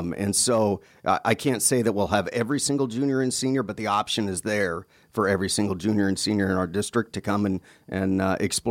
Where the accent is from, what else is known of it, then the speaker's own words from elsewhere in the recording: Wasilla, Alaska, United States; When I went to high school, I grew up in the Wasilla High School boundary, so boy, that's where I went to high school.